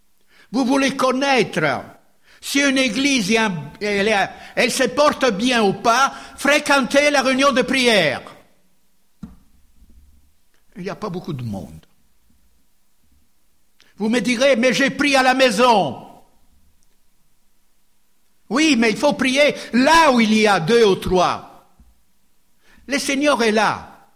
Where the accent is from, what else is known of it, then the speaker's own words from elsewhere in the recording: Italy; moved away as an adult; now in France; Je dis notre France, je suis italien, mais bon. Hein, ça fait 45 ans que j'y suis, hein.